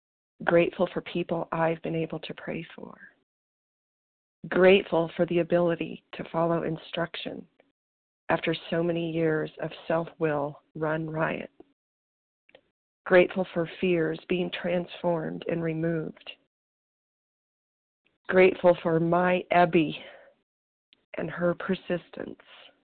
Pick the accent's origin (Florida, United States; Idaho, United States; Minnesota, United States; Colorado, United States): Colorado, United States; I am from Colorado, gratefully recovered.